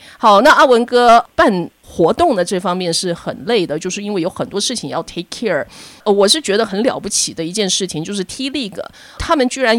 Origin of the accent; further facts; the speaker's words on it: Taiwan; 我小时候在台湾的时候，那时候大概是1970年代吧